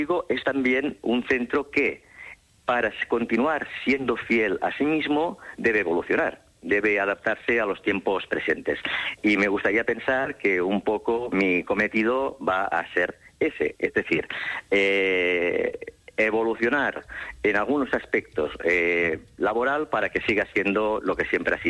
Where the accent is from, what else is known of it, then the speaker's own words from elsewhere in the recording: Barcelona, Catalonia, Spain; aquí en Barcelona, que es de donde yo soy, pero yo creo que esto es cuestión de 2 semanas y en breve ya me incorporo a Gijón y espero ser un gijonés más.